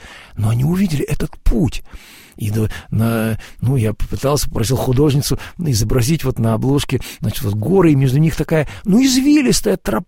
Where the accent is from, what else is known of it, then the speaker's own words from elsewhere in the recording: Russia; moved away as an adult; Я из России уехал на служение в Шотландию, Ирландию почти 20 лет назад.